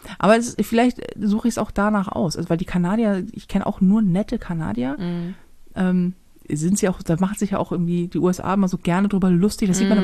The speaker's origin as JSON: {"language": "German", "region": "Hamburg", "country": "Germany", "said": "Und das ist als Hamburger"}